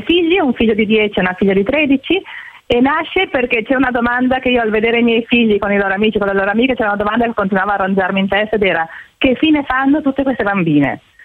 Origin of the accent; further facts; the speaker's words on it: Milan, Lombardy, Italy; born there; moved away as an adult; Me che sono nata a Milano ne ho bisogno